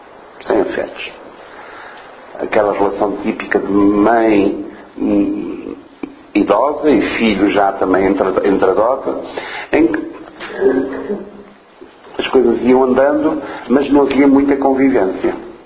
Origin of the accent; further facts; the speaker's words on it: Island of Mozambique, Nampula, Mozambique; Eu cresci em Moçambique, filho de famílias com possibilidades, e a minha mãe enviou-me para, desde muito novo, porque vivíamos numa terra que era a ilha de Moçambique, onde não havia escolas